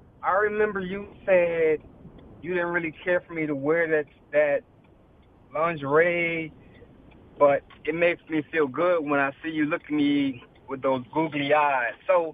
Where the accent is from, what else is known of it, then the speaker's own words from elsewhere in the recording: Miami, Florida, United States; I'm from Miami, living here in Riverview.